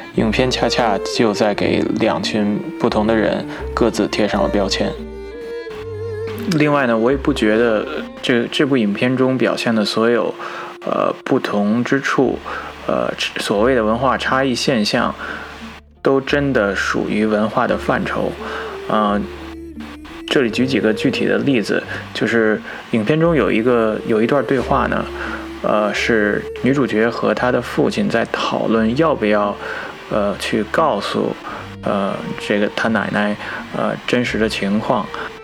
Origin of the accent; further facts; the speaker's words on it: China; 也许就是想告诉西方人，我们中国人做的这些选择呢